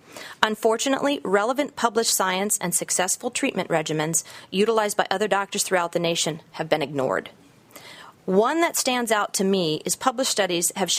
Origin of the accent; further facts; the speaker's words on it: United States; I am from District 20. I've come here today to exercise my free speech rights as an American foremost, but also as a wife, Christian, mother of two college children